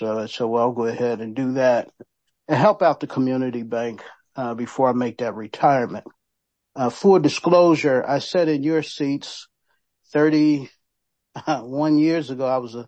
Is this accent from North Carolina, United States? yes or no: no; Cincinnati, Ohio, United States; moved away as an adult; now in Washington, United States; I'm originally from Cincinnati. I've been in DC for 37 years. I worked at Industrial Bank when I left Cincinnati to come here.